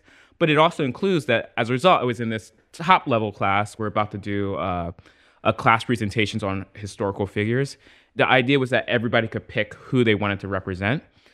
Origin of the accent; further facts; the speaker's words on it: Trenton, New Jersey, United States; I grew up in Trenton. We moved. My mom moved us, my younger sister and I, over into Ewing Township, which was like a suburb of Trenton.